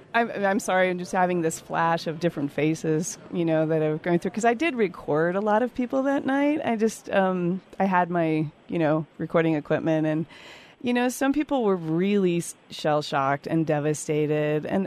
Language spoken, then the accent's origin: English; Alaska, United States; moved away as an adult; I was born and raised in Alaska, and I went to college, you know, in the lower 48, but this was the first time I'd actually lived here